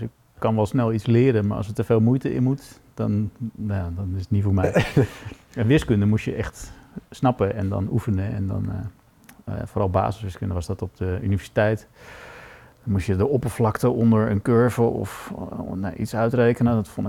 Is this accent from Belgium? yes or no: no; Amsterdam, North Holland, Netherlands; dat begon in Amsterdam, waar ik geboren ben en nog steeds woon.